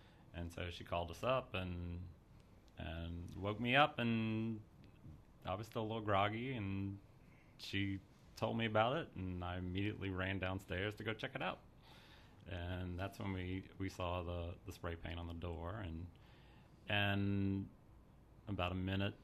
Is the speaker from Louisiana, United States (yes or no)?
yes; Morgan City, Louisiana, United States; Morgan City, Louisiana.